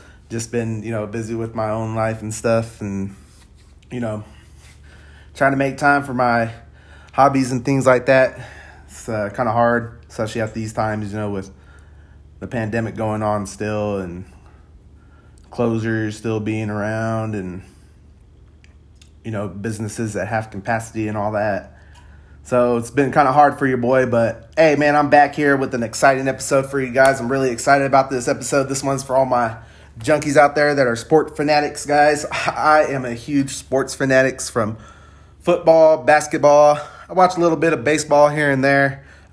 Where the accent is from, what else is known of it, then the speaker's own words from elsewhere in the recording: Sacramento, California, United States; Always, always exciting being a Californian myself from Sacramento, California.